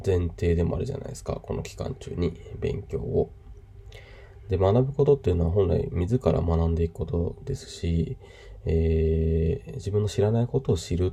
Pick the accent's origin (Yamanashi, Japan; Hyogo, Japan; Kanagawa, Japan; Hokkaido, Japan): Yamanashi, Japan; 私の地元の山梨とかのニュースでもあったんですけど